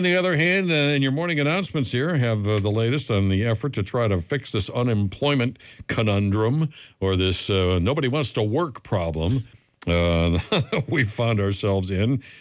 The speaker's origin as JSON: {"language": "English", "town": "Cleveland", "region": "Ohio", "country": "United States", "said": "I will tell you this, that was culture shock for me, because we came from Cleveland, and you know, it's not Chicago or New York, but it's a big city."}